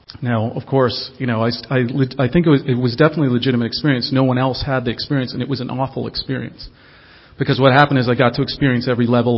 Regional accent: Los Angeles, California, United States; from Los Angeles.

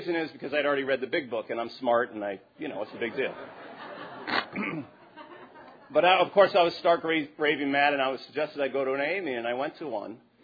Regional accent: Cherry Hill, New Jersey, United States; That's true, I'm from Cherry Hill, New Jersey. Got sober in D.C., though.

